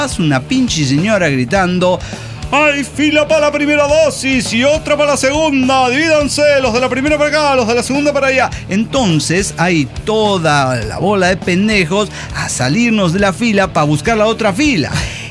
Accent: Mexico; que soy mexicano

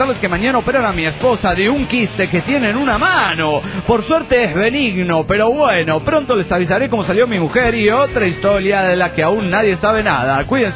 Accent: Colombia; los estudiantes me han pedido que yo, como colombiana, les lleve, ¿qué? Música

